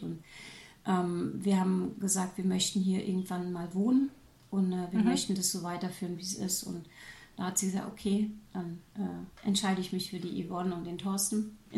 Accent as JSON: {"language": "German", "country": "Germany", "said": "Also für uns als Deutsche ist es natürlich erschwinglich, währenddessen man in Deutschland für eine Bruchbude 230.000 Euro bezahlt."}